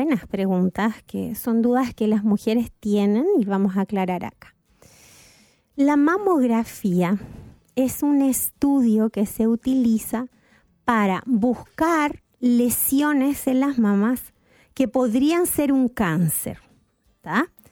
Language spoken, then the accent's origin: Spanish; Chile; born or raised there; also born or lived in Argentina